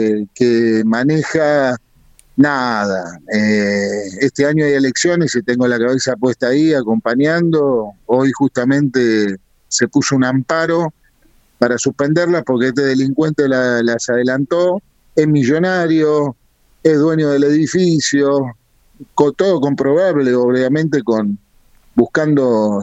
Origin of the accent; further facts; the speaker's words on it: Argentina; soy no, argentino